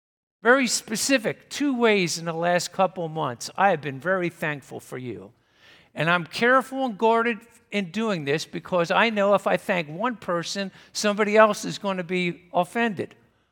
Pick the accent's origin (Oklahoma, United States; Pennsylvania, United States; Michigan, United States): Pennsylvania, United States; born there; I was not born in Missouri. I was born in Pennsylvania.